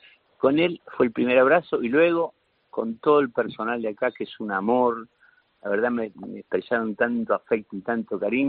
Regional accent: Canary Islands, Spain; moved away; Después de España, después de irme de mi tierra canaria, me voy a ir a Benidorm, de Benidorm a Madrid y de Madrid a Uruguay y de Uruguay después.

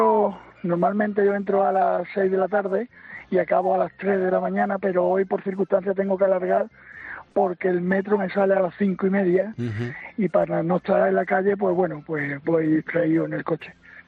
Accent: Cádiz, Andalusia, Spain; now in Valencia, Spain; Yo estoy trabajando en Valencia. Ajá. Aunque soy de Cádiz. Ajá. O como se dice en Cádiz, soy de CAI.

